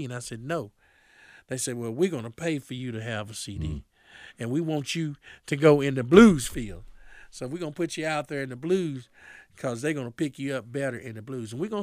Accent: North Carolina, United States; because I'm from the North Carolina where there's red clay and squirrels scratching up the tree

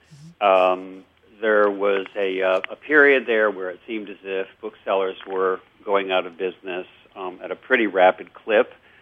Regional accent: South Hadley, Massachusetts, United States; In fact, my hometown bookstore, The Odyssey in South Hadley, Massachusetts, just celebrated its 50th birthday.

